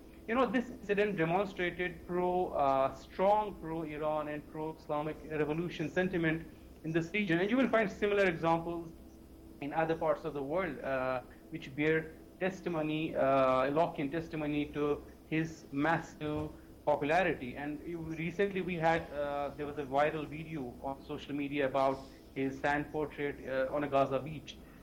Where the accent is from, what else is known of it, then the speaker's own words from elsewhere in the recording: Jammu and Kashmir, India; including in my hometown, Kashmir, in India.